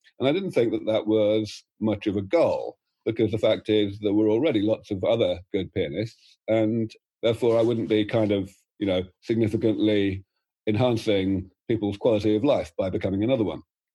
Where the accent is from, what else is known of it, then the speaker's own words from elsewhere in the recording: London, United Kingdom; I started out growing up in London